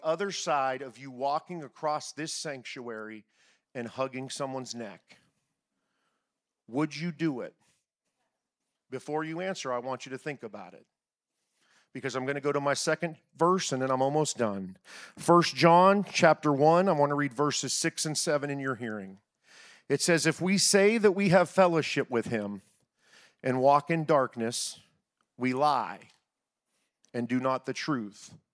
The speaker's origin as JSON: {"language": "English", "town": "Niles", "region": "Ohio", "country": "United States", "said": "But we fellowshipped with a predominantly African-American church from Youngstown, Ohio. I'm originally from Niles."}